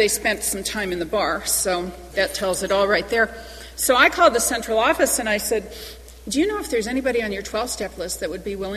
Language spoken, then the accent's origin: English; Midwest, United States; I grew up in the Midwest, as I said, and I didn't drink in high school.